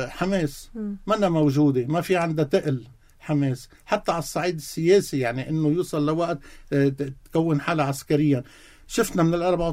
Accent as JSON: {"language": "Arabic", "country": "Lebanon", "said": "نحن لبنانية"}